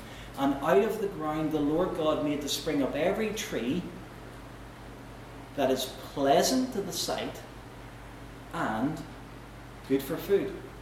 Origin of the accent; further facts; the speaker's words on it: Armagh, Northern Ireland, United Kingdom; you know, I am from Armagh.